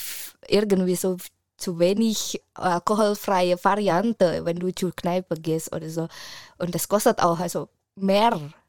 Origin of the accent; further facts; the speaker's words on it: Indonesia; German is a second language; Also ich komme ja aus Indonesien